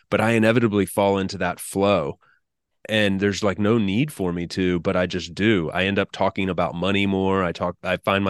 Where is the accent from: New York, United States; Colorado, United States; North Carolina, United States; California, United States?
North Carolina, United States; moved away; I grew up in North Carolina, but a lot of my extended family's in South Florida